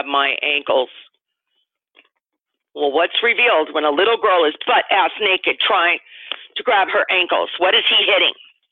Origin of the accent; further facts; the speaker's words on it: Wilmington, California, United States; I grew up in Wilmington, California. It's a ghetto in California. I was the only blue-eyed freckle-faced girl in my school.